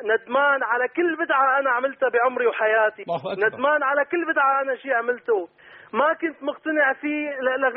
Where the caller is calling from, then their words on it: Syria; من سوريا.